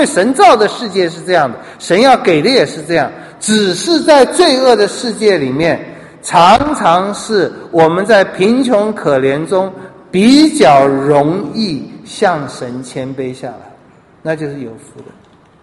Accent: Taiwan

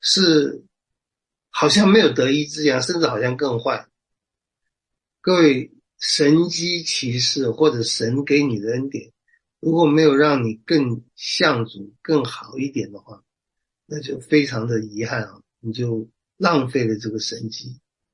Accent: China; 内行看门道是我们中国人说的

